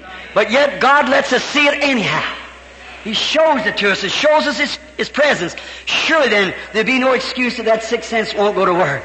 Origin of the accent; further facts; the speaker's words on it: Missouri, United States; I'm from Missouri, you have to show me, you know.